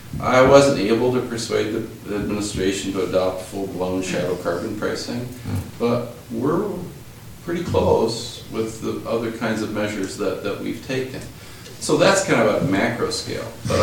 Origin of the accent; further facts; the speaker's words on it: South Africa; I grew up in South Africa